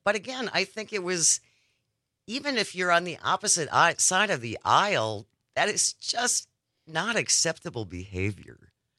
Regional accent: Wisconsin, United States; I think it's because we're from Wisconsin and we don't like that.

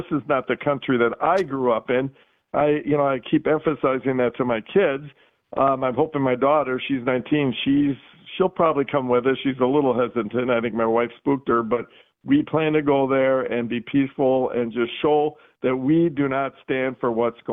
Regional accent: Brookfield, Wisconsin, United States; Yes, I'm from Brookfield.

